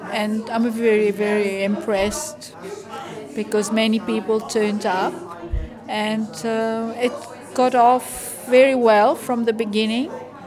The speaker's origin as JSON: {"language": "English", "town": "Cape Town", "region": "Western Cape", "country": "South Africa", "said": "I live in Batisho. I come from South Africa, Cape Town. I have lived in different countries. I speak various languages, and English was one of them. I'm learning German."}